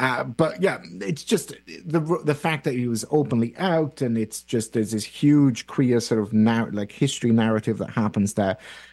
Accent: United Kingdom; I grew up in Britain

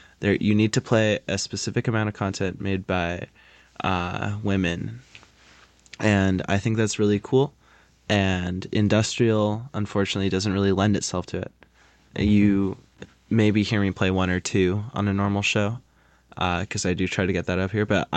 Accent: United States; I didn't take French. I'm from the States.

